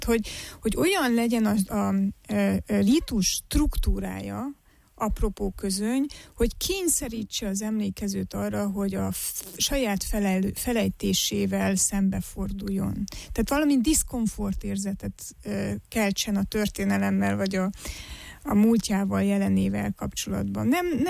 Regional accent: Harghita, Romania; mondjuk én gyergyói vagyok, tehát a lokálpatrióta az folyamatosan beszél belőlem

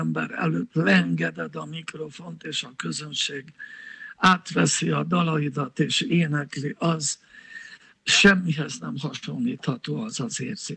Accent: Hungary; Szóval úgy nőttünk fel, hogy filharmónia bérlet, színház bérlet, opera bérlet, ez minden magyar családban a gyereknek járt

